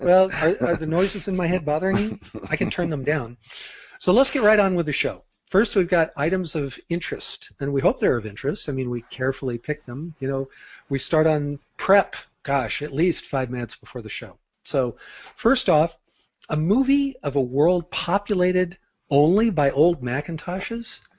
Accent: Portland, Oregon, United States; from Portland, Oregon, and I'm hosting this show.

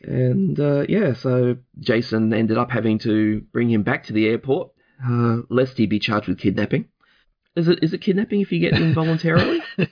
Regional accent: Australia; accent: Australian; now in United States; I always consider that I do have an Australian accent, but I have found that a lot of people in the US actually mistake me for English rather than Australian, which with an Irish and German background

